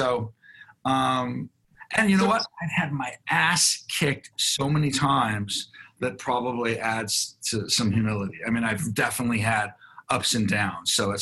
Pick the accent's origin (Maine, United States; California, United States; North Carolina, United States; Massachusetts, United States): California, United States; Encino; I am from the Valley. I'm from Encino.